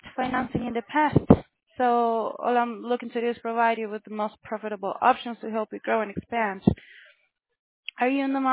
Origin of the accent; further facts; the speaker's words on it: Venezuela; Yo soy de Venezuela.